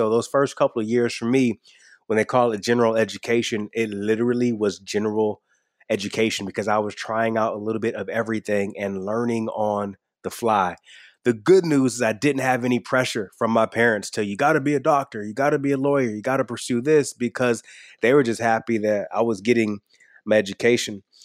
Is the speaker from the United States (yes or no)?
yes; Michigan, United States; Yeah, I grew up in small town Michigan, not super far away from a NASCAR speedway.